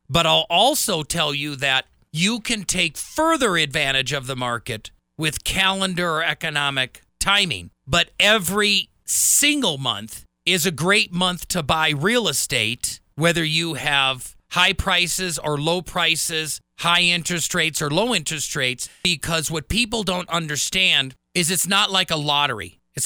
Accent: Wisconsin, United States; We grew up in Wisconsin together

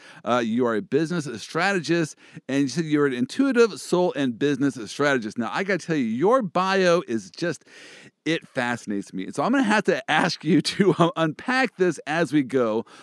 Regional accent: Kansas, United States; I'm from Kansas

